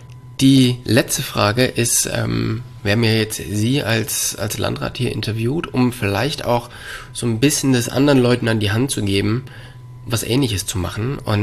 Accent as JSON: {"language": "German", "region": "North Rhine-Westphalia", "country": "Germany", "said": "Also ich komme ja auch eher aus dem Kölner Raum"}